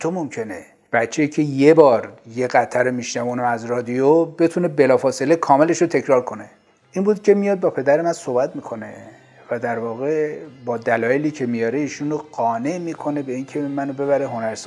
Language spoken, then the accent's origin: Persian; Tehran, Tehran Province, Iran; born there; من 19 خرداد سال 1328 در تهران متولد شدم، در خانواده‌ای که پدرم اعتقادات مذهبی خیلی شدید داشت